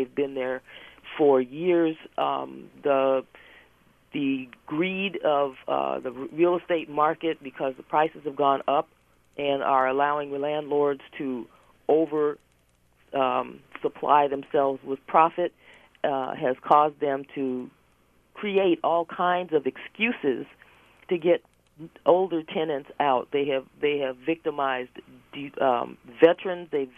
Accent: Berkeley, California, United States; I'm from Berkeley.

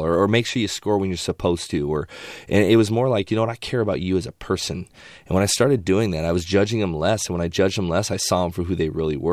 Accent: Spokane, Washington, United States; I mean, but then I grew up in Spokane, Washington, when we didn't live on the military base. That's a very conservative area.

